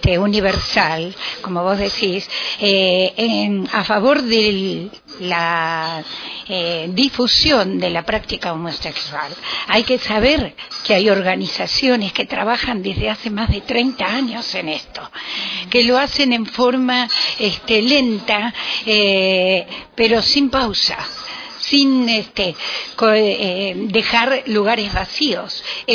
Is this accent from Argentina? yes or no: yes; Argentina; Y tiene organizaciones, por lo menos en mi país, dos organizaciones que trabajan fuertes. Una de ellas, que sigue todas las directivas de la IGLA, es SIGLA en la Argentina.